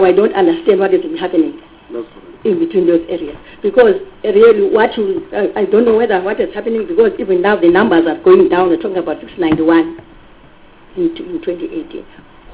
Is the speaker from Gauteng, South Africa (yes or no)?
yes; Soweto, Gauteng, South Africa; I come from Soweto in Shaweda, and I do frequent Limpopo and Zululand.